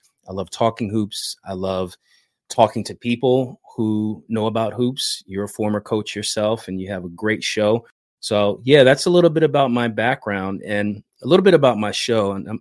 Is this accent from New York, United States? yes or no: no; Philadelphia, Pennsylvania, United States; also born or lived in New Jersey; Sure, I'm from the Philadelphia area. Okay. And I grew up a Sixers fan, like I said, and I lived in Philly for pretty much the majority of my childhood. And then I moved to South Jersey.